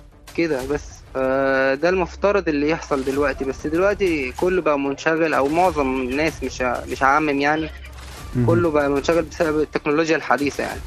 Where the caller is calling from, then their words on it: Cairo, Cairo Governorate, Egypt; السلام، مدينة السلام.